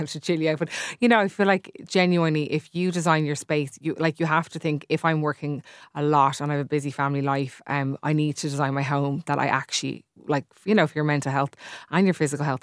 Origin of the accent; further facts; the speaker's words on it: Ireland; we're Irish, like we're living in Ireland.